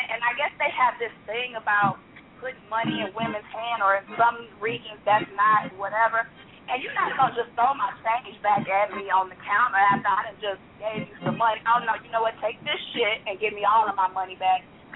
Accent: Michigan, United States; I'm from Michigan

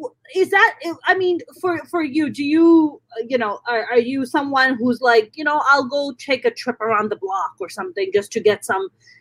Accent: New York, United States; when I used to work in finance when I was in New York, when I grew up in New York, I used to work on the trading floor.

